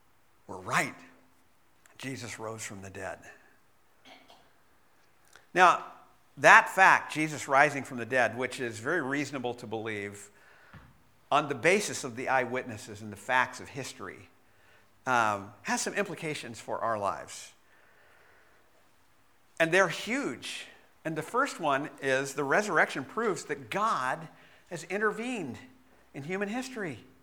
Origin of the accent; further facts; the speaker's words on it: Bakersfield, California, United States; When I was a kid, growing up in Bakersfield, on a few occasions, we used to drive up the Kern River Canyon.